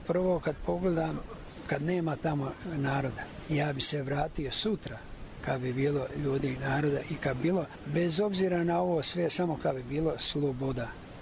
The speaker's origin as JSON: {"language": "Serbian", "town": "Veliki Gradac", "region": "Sisak-Moslavina County", "country": "Croatia", "tie": "born or raised there", "moved": "yes", "said": "Ja sam iz opštine Gline, Veliki Gradac, to mi je rodno mjesto."}